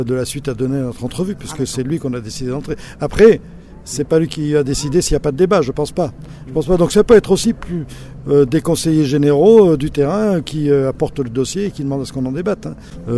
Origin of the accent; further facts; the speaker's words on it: Occitanie, France; moi je viens du Larzac